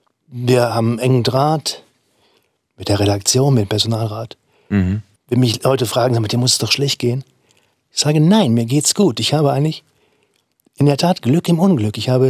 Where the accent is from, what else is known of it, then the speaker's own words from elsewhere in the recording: Dortmund, North Rhine-Westphalia, Germany; born there; dass ich wirklich direkt neben dem alten Stadion damals geboren wurde in Dortmund